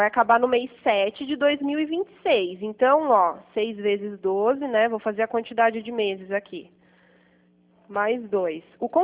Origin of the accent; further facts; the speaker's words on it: Pirassununga, São Paulo, Brazil; Eu sou de Pirassununga.